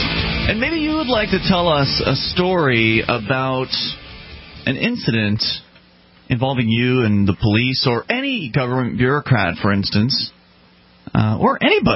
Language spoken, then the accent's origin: English; Sarasota, Florida, United States; now in Keene, United States; Because I know where I come from. I come from Sarasota, Florida.